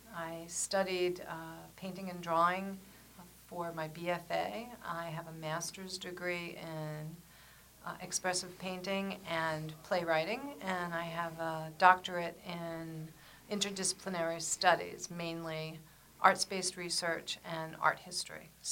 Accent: East Coast, United States; also born or lived in Cape Cod; Yes, 4,800 miles. I'm originally from the East Coast.

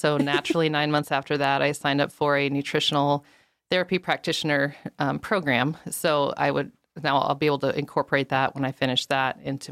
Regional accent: Anchorage, Alaska, United States; I have born and raised in Alaska.

